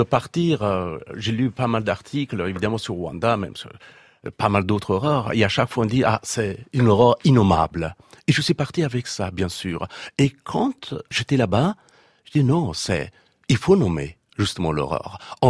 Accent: Afghanistan; même aujourd'hui, même dans mon pays d'origine, en Afghanistan

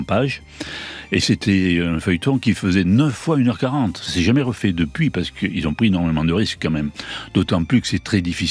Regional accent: Occitanie, France; born there; dans le petit village où je suis né, dans le Lot

